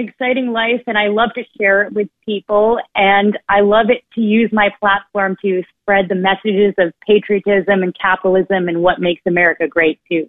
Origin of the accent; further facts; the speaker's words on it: New York City, New York, United States; it's really hard to see as a New Yorker.